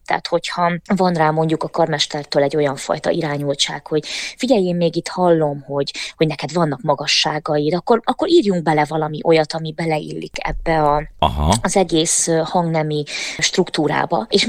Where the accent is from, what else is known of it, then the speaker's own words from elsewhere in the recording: Hungary; én magyarként, tehát ahogy mondod, egyedüli külföldiként